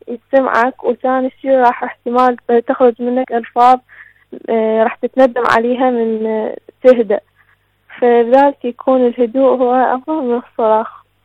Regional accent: Iraq; من العراق

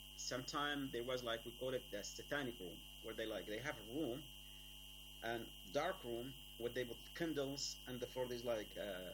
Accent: Yemen; English is a second language; moved away as an adult; I am from Yemen, where I was, as you know, like, I lived for around 18 years. I grew up in was raised in a very conservative family. I finished my high school in Yemen.

